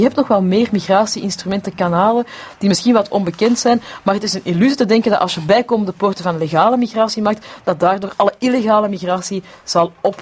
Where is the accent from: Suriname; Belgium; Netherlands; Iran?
Belgium; stel nu dat wij zeggen als Belgen